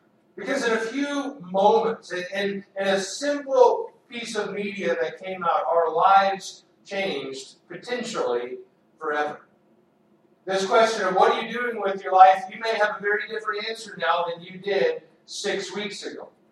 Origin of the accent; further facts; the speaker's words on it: Spearman, Texas, United States; I remember going to the cafeteria at the little school that I grew up in Spearman, Texas